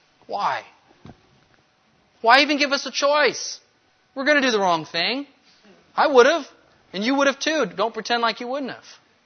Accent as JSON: {"language": "English", "town": "Apple Valley", "region": "California", "country": "United States", "tie": "born or raised there", "moved": "yes", "said": "I grew up in Apple Valley, and not a ton of produce there, but we had cheap produce that we could get our hands on easy. The oranges in California are amazing."}